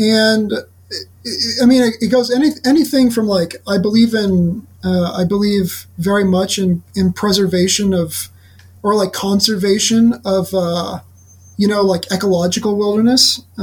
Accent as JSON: {"language": "English", "region": "Oklahoma", "country": "United States", "tie": "born or raised there", "said": "And then, of course, you know, like I grew up in Oklahoma."}